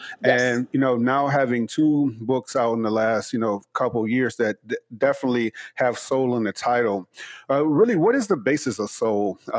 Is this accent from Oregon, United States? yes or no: no; Chicago, Illinois, United States; growing up in Chicago, hanging out with the Hebrew Israelites and everyone like that.